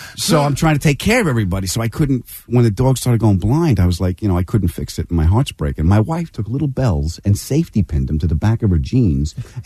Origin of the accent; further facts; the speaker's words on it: Long Island, New York, United States; Well, I grew up on Long Island, so I grew up in the suburbs